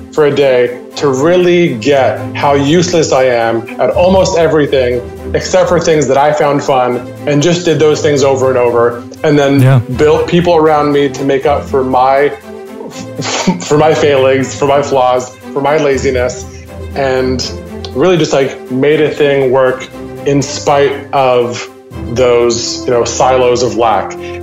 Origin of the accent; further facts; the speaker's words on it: Vancouver, British Columbia, Canada; my hometown of Vancouver, Canada.